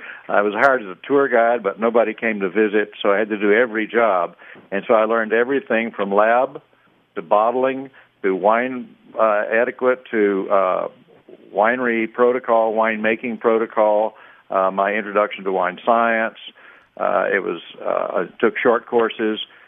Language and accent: English; Texas, United States; thinking I was going to be a teacher and having to go back to school because I was raised in Texas.